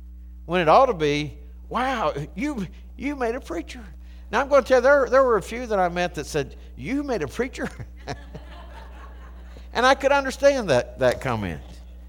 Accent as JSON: {"language": "English", "town": "Valdese", "region": "North Carolina", "country": "United States", "tie": "born or raised there", "also_born_or_lived": "Rutherfordton", "lives_now": "Morganton, United States", "said": "And we lived in Rutherfordton for 14 years. And then God called us to come here to Morganton. And I grew up over in Valdez. Went to school at Drexel High School."}